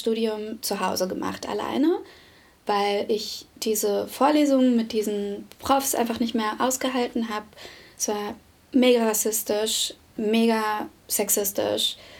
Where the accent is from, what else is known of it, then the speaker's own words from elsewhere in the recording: Wolfsburg, Lower Saxony, Germany; Ich bin ja in Wolfsburg groß geworden